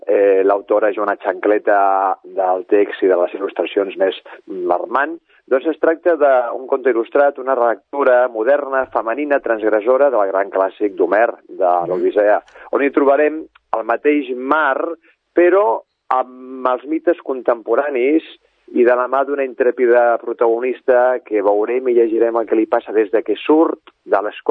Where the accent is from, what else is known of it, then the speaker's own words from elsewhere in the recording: Tarragona, Catalonia, Spain; aquí prop de casa nostra, que som de Tarragona.